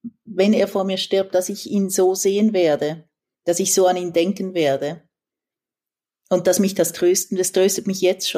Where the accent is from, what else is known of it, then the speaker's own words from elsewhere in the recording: Switzerland; now in San Francisco, United States; ich ecke in der Schweiz immer an, ich bin keine typische Schweizerin.